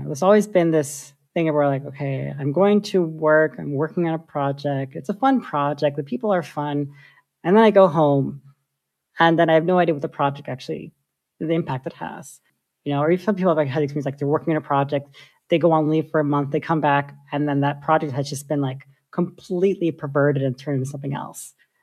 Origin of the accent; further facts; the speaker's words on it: United States; I'm Sudanese. Like both of my parents are from Sudan. I was born and raised in America. We're Nubian. So from the very northern part of Sudan along the Nile.